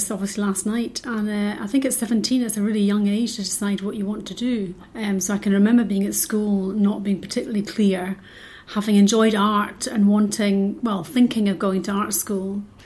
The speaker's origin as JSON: {"language": "English", "town": "Ayr", "region": "Scotland", "country": "United Kingdom", "lives_now": "Glasgow, United Kingdom", "said": "So I came back to Scotland, and I'm from Ayr originally, but I moved to Glasgow. And I've lived in Glasgow ever since. So that's end of 91, beginning of 92."}